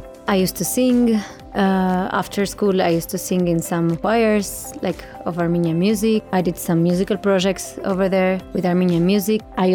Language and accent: English; Buenos Aires, Argentina; English is a second language; I was born in Buenos Aires, Argentina. I grew up there. I have lived there for 30 years. I went to an Armenian school.